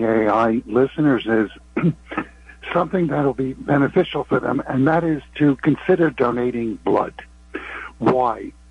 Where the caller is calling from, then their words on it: Yonkers, New York, United States; from Yonkers.